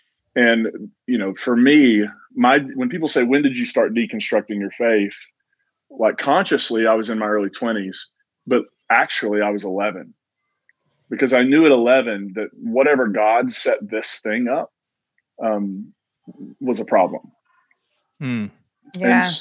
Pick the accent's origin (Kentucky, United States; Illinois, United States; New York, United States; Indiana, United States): Kentucky, United States; So I grew up, I was born in the Appalachian region of Eastern Kentucky, West Virginia. And I grew up in a holler in Eastern Kentucky.